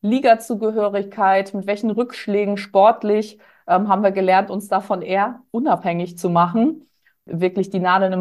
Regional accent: Schleswig-Holstein, Germany; Ich komme gebürtig aus Schleswig-Holstein, also ganz hoch aus dem Norden und bin in einer absolut fußballverrückten und sportverrückten Familie groß geworden

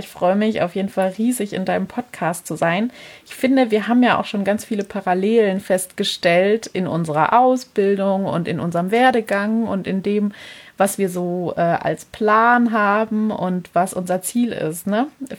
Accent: Pforzheim, Baden-Württemberg, Germany; Aber genau, ich komme aus der Pforzheimer Gegend.

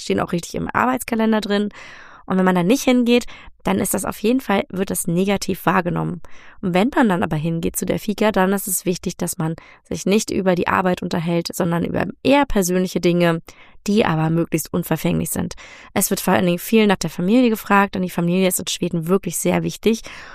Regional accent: Germany; für uns als Deutsche, die wir doch sehr direkt kommunizieren

